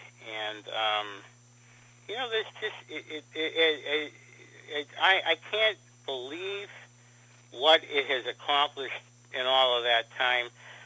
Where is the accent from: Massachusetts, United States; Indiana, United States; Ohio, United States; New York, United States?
Ohio, United States; Cleveland; I'm from Cleveland, and when the Red Sox came to Cleveland, I saw them play